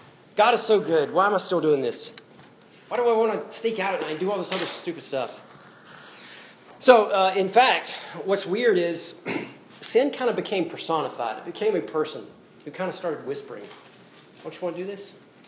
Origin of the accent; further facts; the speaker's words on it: Winnsboro, United States; I mean, I'm from Winsboro. It's a huge deal to go to a restaurant.